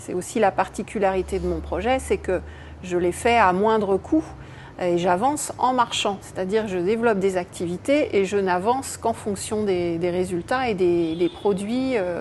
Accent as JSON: {"language": "French", "country": "France", "lives_now": "Guinea", "said": "J'ai 54 ans, je suis française. Je suis maman d'une grande fille de 27 ans. Je suis ingénieure agronome de formation et je vis en Guinée une bonne partie de l'année depuis bientôt 6 ans."}